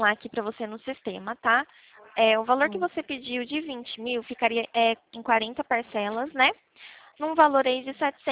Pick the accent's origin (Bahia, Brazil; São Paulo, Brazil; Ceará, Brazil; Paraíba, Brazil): São Paulo, Brazil; Limeira; eu sou daqui de Limeira, né? Estado de São Paulo.